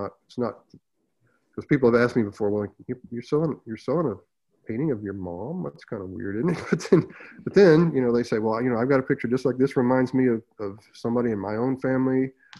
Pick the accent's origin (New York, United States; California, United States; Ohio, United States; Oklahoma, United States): Oklahoma, United States; Tahlequah; I grew up with it in Tahlequah, but we were right in the middle of it. You know, it's capital of Cherokee Nation. I'm not Cherokee, I'm Muscogee Creek.